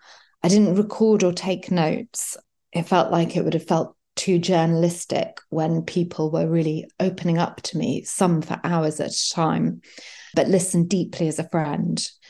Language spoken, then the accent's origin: English; London, United Kingdom; Born to an English father and a Yugoslav mother, I grew up in London and was 19 when war broke out in my mother's country.